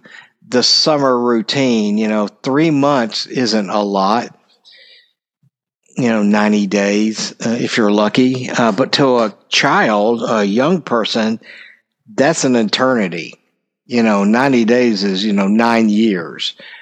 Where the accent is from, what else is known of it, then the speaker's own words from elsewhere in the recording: the South, United States; I was raised in the South, and I'm staying here.